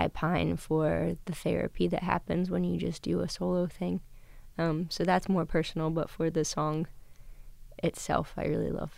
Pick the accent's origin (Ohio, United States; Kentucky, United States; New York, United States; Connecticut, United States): Kentucky, United States; I'm from Coventonky. I guess I don't know why I talk the way I talk.